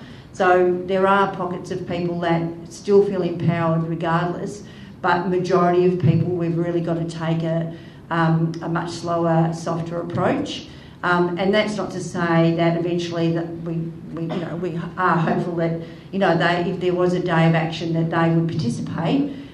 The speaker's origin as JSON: {"language": "English", "town": "Geelong", "region": "Victoria", "country": "Australia", "said": "So, for instance, I'm from Geelong"}